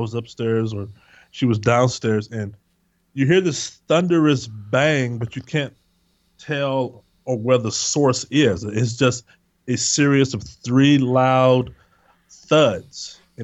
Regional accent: Texas, United States; I was raised, I'm originally from Texas. I was raised Southern Baptist, probably sung in the choir up until I was age 11.

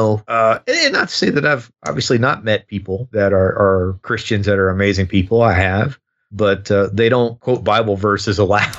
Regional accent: the South, United States; of course I grew up in the South, so everybody is religious.

